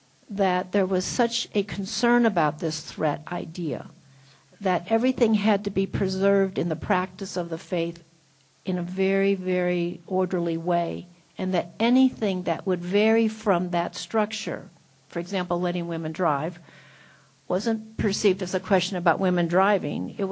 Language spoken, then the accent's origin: English; United States; it's so hard as an American for me to really truly embrace this and understand it.